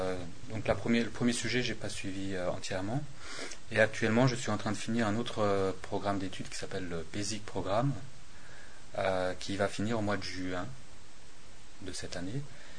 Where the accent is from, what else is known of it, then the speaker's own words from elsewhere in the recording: Paris, Île-de-France, France; Je suis d'origine française, j'ai grandi à Paris